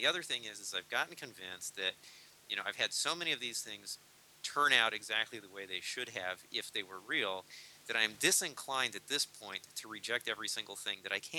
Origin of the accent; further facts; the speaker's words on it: United States; because I'm an American. I mean, I'm a very unusual American in that I've moved over 50 times in my life.